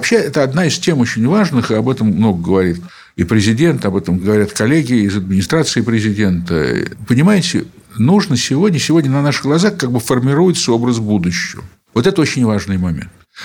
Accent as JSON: {"language": "Russian", "region": "Moscow", "country": "Russia", "said": "я скажу сейчас как москвич"}